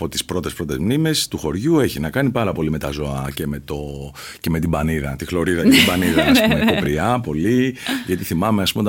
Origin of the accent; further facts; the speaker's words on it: Thourio, Eastern Macedonia and Thrace, Greece; Είμαι από το Θούριο, ο πατέρας μου είναι από το Θούριο και η μητέρα μου είναι από το Ασημένιο. Το Θούριο είναι πιο κοντά στην Οριστιάδα, το Ασημένιο είναι πιο κοντά στο Δημότυχο.